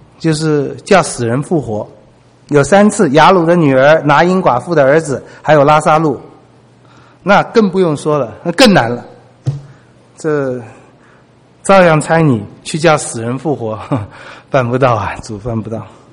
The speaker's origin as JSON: {"language": "Chinese", "country": "China", "said": "我们中国人说人生70古来稀，我看一下我们中国的古人"}